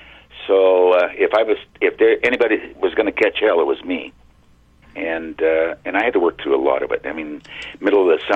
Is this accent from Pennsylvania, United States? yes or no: no; Portland, Oregon, United States; born there; You know, I wasn't born back in Kansas. I was born here in Portland, Oregon.